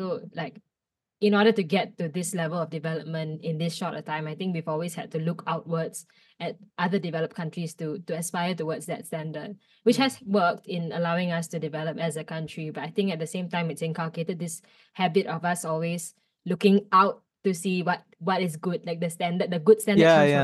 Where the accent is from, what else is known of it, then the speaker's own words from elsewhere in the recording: Singapore; the Singaporeans were very, very proud that I'm from Singapore